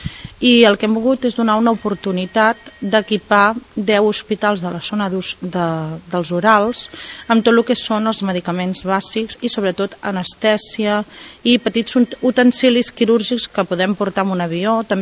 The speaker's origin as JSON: {"language": "Catalan", "region": "Catalonia", "country": "Spain", "said": "sóc catalana"}